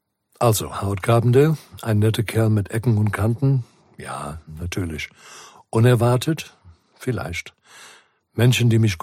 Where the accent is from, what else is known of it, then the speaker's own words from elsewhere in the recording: South Africa; Geboren und aufgewachsen in Südafrika, habe ich früh erlebt, was Ungerechtigkeit bedeutet.